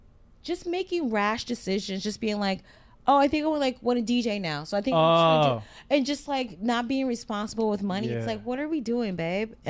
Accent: Midwest, United States; I'm from the Midwest.

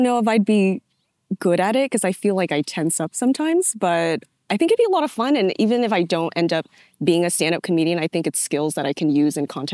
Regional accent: San Jose, California, United States; also born or lived in Lawrenceville, Georgia; I grew up in San Jose, California. Actually, I was born in Lawrenceville, Georgia, but I don't talk about that too much because I don't have any recollection of Georgia, but spent most of my life in San Jose.

